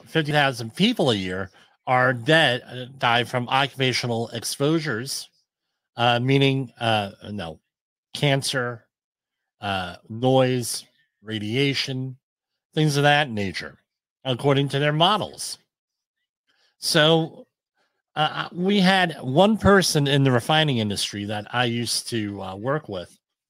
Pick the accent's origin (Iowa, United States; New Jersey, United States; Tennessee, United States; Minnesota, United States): New Jersey, United States; I say, well, hey, I'm from New Jersey, it's tinnitus.